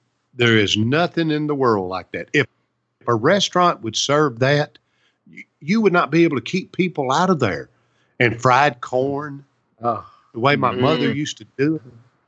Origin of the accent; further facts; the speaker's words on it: Portland, United States; It's kind of like my hometown of Portland